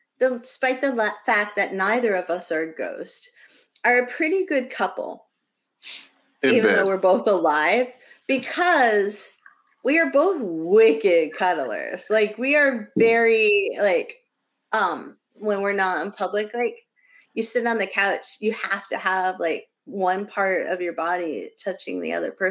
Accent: New Hampshire, United States; And I am uptight because I'm from New Hampshire.

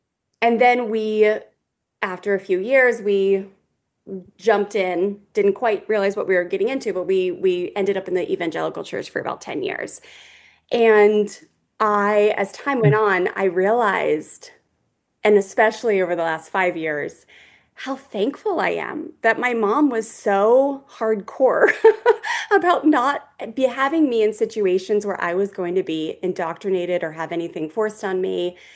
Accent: Maryland, United States; I did not grow up in the church at all. I grew up in Maryland

